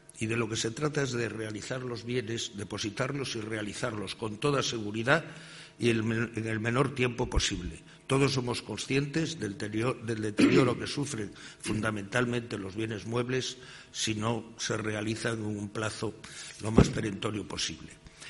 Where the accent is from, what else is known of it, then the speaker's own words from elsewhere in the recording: La Estrada, Galicia, Spain; En Galicia, en mi tierra, y aprovecho para decir que estoy aquí fenomenal, muy a gusto, al lado de mi patria chica, que es La Estrada